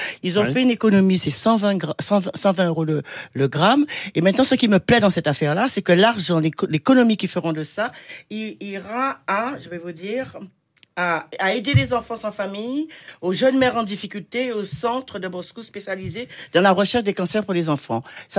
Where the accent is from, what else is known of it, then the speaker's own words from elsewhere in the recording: Antilles, France; Ma culture, c'est la culture de France. Mais chez nous, aux Antilles, ma culture est créole aussi.